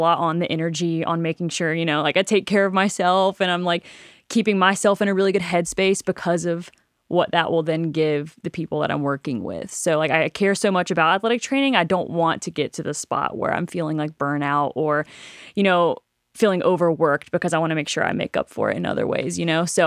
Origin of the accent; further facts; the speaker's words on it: Hickory, North Carolina, United States; I grew up in Hickory, North Carolina, so I played soccer my whole life. Went to a small university there called Wingate University